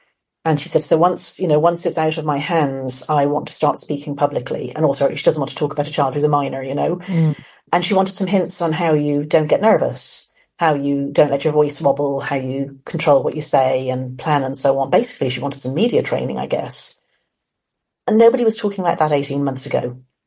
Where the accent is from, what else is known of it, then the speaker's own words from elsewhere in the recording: Ireland; obviously I'm Irish, she's Irish too.